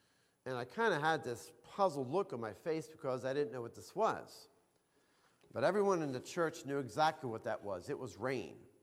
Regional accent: Pennsylvania, United States; You know, I'm from Pennsylvania. You know, you get too much rain there.

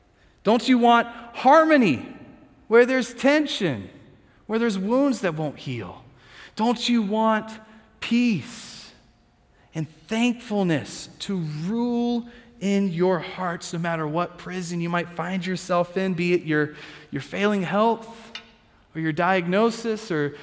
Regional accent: the South, United States; now in Midwest, United States; I'm from the South. That's how I read that.

